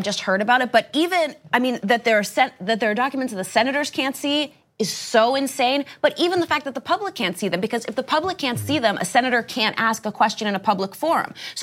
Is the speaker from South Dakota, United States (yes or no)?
no; New Jersey, United States; I mean, I'm from New Jersey, so I love that Booker said bring it.